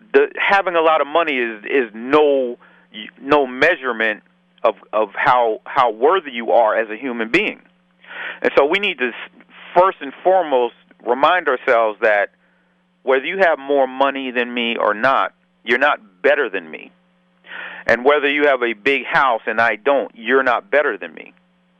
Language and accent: English; Peekskill, New York, United States; successful in Peekskill against some of the ugliest elements in the history of that city, Peekskill, my hometown?